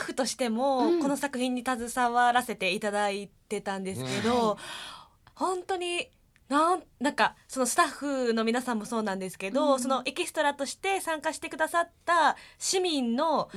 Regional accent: Hiroshima, Japan; 私はあの出身が広島なのでその実際に体験はしてないんですけど

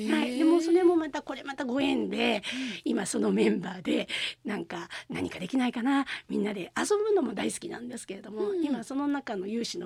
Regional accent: Hyogo, Japan; 自分が兵庫県で生まれ育って

